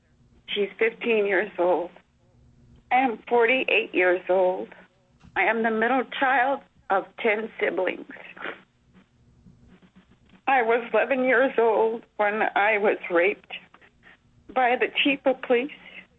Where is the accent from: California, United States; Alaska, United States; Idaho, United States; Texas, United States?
Alaska, United States; Kotzebue; Yes, I was born and raised here in Kotzebue.